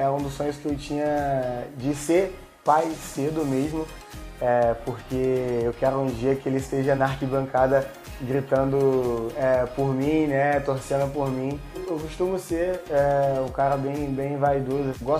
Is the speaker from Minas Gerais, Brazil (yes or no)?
no; Santo André, São Paulo, Brazil; born there; nasci em Santo André, São Paulo.